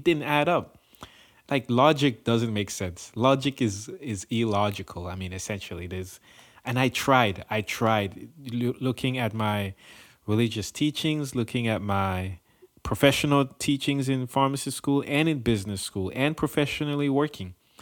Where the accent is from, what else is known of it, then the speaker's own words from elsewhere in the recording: Cameroon; growing up in Cameroon, man, like the way the culture is kind of set up is you really respect your elders